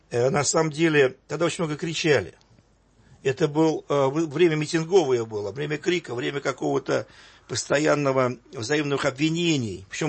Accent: Moscow, Russia; born there; Но я же родился не в Новосибирске, не в Пскове. А я родился в Москве

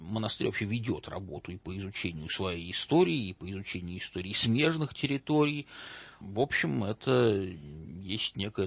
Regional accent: Moscow, Russia; Я на секундочку москвич все-таки, да.

